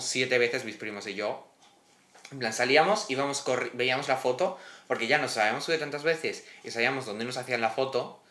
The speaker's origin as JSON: {"language": "Spanish", "country": "France", "first_language": "fr", "second_language": "Spanish", "said": "O sea, perdona, yo soy francés nativo."}